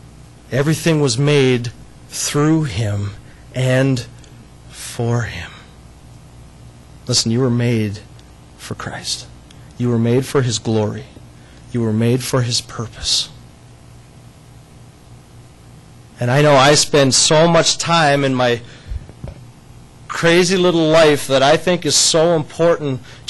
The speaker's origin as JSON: {"language": "English", "country": "Canada", "said": "I'm from Canada, and every day there's things in Canada that you can see."}